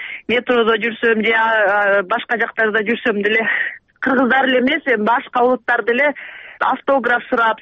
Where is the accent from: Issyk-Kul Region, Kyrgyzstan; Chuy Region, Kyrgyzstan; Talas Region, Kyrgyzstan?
Issyk-Kul Region, Kyrgyzstan; Darkhan; Жетөгүз районун Дархан деген айылдан болгон, ошол жерде төрөлүп өскөн.